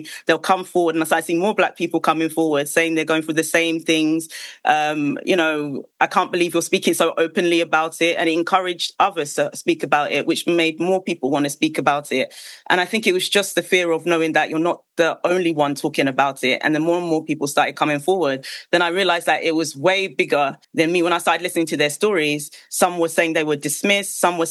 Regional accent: Ghana; I'm from Ghana. So I had family to help there.

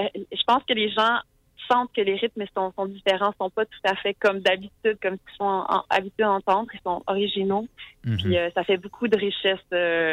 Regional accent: Canada; je suis une Canadienne française

